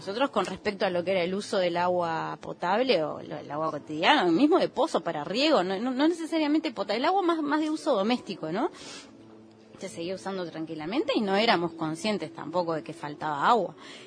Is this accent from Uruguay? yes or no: yes; Uruguay; A ver, los uruguayos tenemos, yo creo que ahí hay dos temas, ¿no?